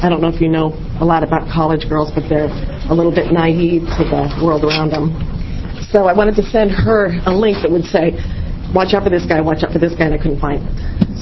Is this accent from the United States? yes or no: yes; Wilsonville, Oregon, United States